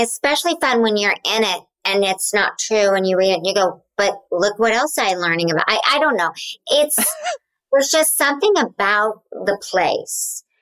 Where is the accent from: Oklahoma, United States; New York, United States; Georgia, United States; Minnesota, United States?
Oklahoma, United States